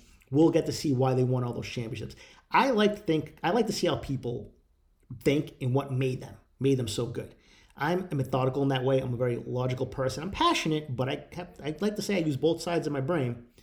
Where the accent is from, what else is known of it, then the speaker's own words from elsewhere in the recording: East Boston, Massachusetts, United States; bringing me back to my time growing up in Eastie in the 90s, how everybody wanted to be Jordan.